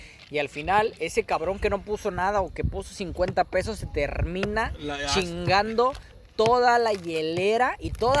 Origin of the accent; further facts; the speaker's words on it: Monterrey, Nuevo León, Mexico; Yo como regio, tú como regio, sabemos que eso es un vil mito.